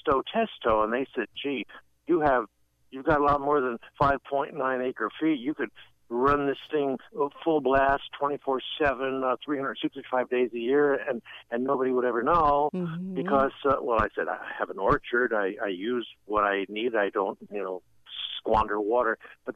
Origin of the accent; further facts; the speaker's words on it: New York, United States; and I'm from New York, so we clicked and we hit it off real good.